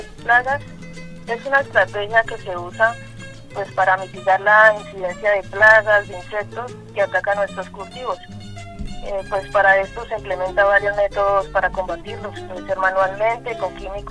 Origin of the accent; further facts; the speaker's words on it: San Pablo de Borbur, Boyacá, Colombia; Soy del municipio de San Pablo de Borbur, de la vereda San Pedro.